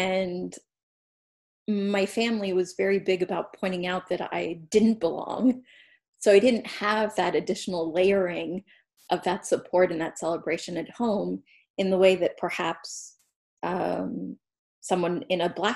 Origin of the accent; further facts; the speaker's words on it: France; born there; English is a second language; that I spoke a foreign language and I didn't speak English, or that I was born in France